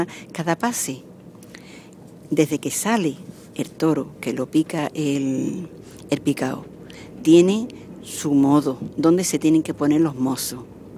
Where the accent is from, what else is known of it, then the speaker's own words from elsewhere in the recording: Andalusia, Spain; Yo soy andaluza y siempre he ido a los toros.